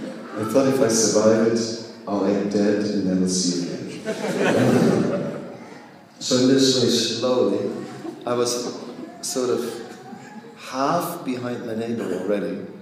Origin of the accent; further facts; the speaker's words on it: Netherlands; English is a second language; I don't speak Engels. I'm from Holland. No Engels, only Holland.